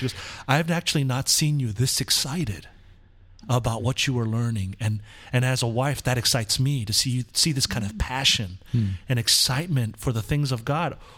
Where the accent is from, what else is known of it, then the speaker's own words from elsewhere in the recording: California, United States; born there; I was born in Southern California.